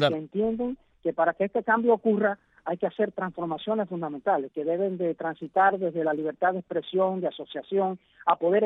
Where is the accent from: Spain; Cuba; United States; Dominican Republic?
Cuba; Hasta ahora hay muchos espectadores aún, diría yo, dentro de mi pueblo, pero tenemos que cambiar esa masa. Hay que convertir al pueblo de Cuba en actor de cambio.